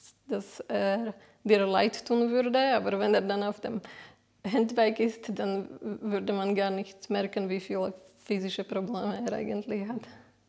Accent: Nitra, Nitra Region, Slovakia; Bin aus der Slowakei, aus Nitra. Bin 32 Jahre alt.

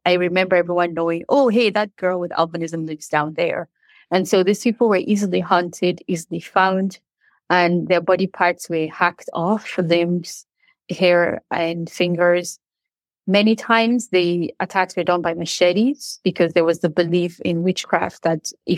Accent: Nigeria; I myself, I'm a Nigerian, so I'm an African woman, but I have albinism.

